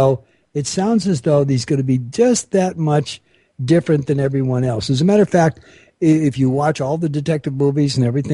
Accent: Bell, California, United States; I was brought up in Los Angeles. As a matter of fact, I came from, and most people are getting the idea here, the most famous city in Southern California.

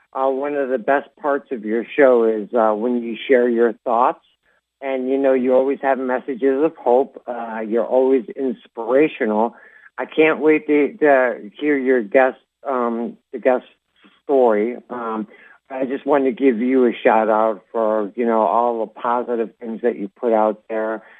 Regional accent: Fort Worth, Texas, United States; I'm from Fort Worth.

